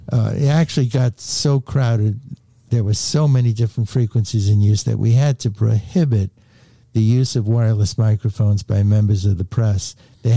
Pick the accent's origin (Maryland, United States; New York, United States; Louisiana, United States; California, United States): New York, United States; accent: New York; probably detect a New York accent.